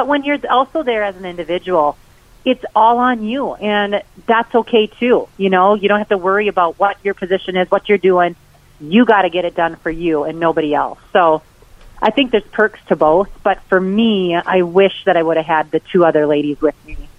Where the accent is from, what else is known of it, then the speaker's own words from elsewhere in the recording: Dawson, Minnesota, United States; I grew up in Dawson, Minnesota, rural Minnesota, and they put us in everything